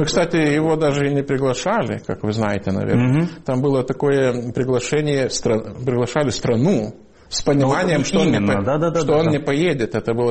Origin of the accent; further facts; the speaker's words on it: Lithuania; Я говорю, вот из Литвы.